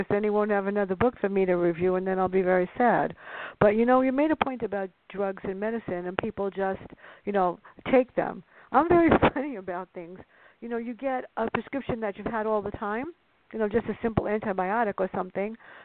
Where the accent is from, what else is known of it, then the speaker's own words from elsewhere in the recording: Bronx, New York, United States; You know, growing up in the Bronx, you have to be more alert, especially the South Bronx like I did.